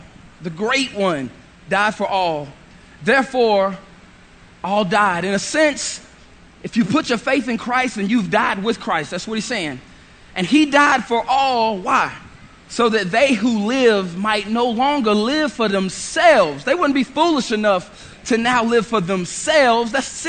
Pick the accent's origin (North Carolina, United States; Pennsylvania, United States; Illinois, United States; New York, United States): North Carolina, United States; Gastonia; Homeboy of mine back in Gastonia, my hometown, about 2 hours from here, right outside of Charlotte.